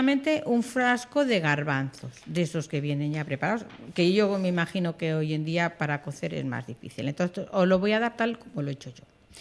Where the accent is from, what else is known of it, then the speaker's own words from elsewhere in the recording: Castile, Spain; porque en Castilla somos muy castellanos